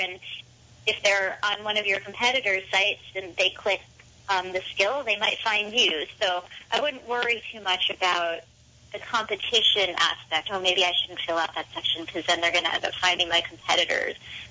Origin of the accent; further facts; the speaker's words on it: Madison, Wisconsin, United States; I gave a presentation to a group of business owners, small business owners, in my hometown of Madison, Wisconsin.